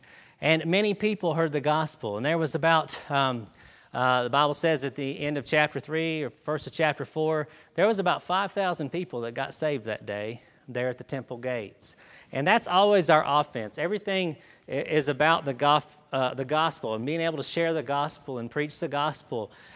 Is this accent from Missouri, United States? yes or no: no; South Carolina, United States; But we grew up near Clemson University, so we had a great year.